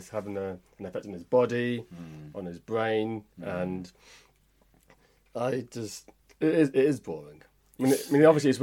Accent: United Kingdom; It's difficult to say because we're from the UK, so we see it firsthand. And we invented the sport. So we feel an element of ownership.

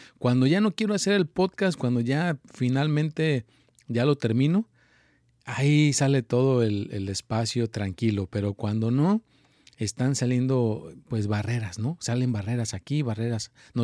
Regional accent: Mexico; now in United States; yo soy mexicano

